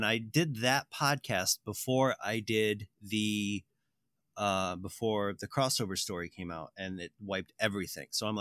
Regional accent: United States; I know, to hear this, but I'm an American. So I've held, fired, and own firearms.

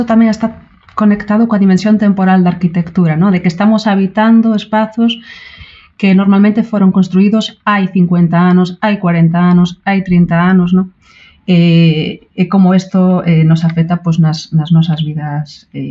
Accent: Bueu, Galicia, Spain; na aldea de onde son eu, en Bueu

